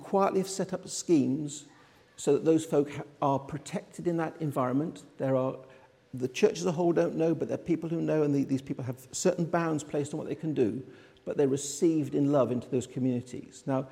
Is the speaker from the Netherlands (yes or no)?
yes; Netherlands; as a child growing up in Holland, living in a seamen's club